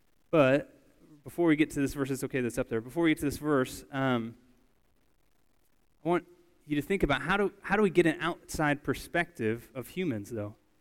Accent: United States; So it was always easy for me as an American to be able to visit Mexico.

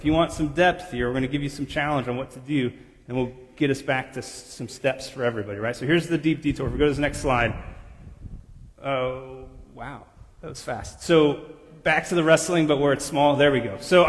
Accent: Blue Springs, Missouri, United States; I grew up in Blue Springs. I always felt like a poor kid in Blue Springs, right?

